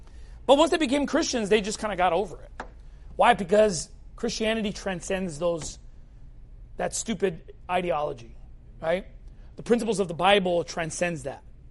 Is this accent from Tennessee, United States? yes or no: no; Long Beach, California, United States; I grew up in Long Beach, California, and I experienced a lot of racism from black people specifically.